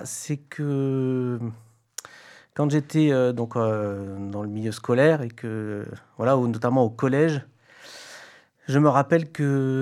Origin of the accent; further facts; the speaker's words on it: Provence-Alpes-Côte d'Azur, France; je me suis pointé au conservatoire de Toulon, puisque je suis originaire du Var.